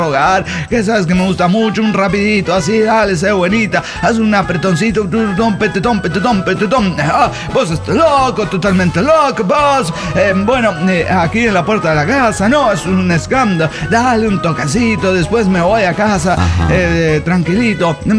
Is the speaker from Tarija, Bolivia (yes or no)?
yes; Tarija, Bolivia; de Guadalquivir, Tarija, Bolivia